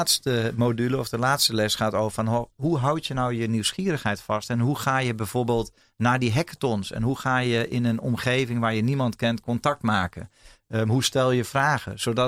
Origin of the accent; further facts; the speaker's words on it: Overijssel, Netherlands; Ik kom zelf uit Salland, dus dat is heel dichtbij.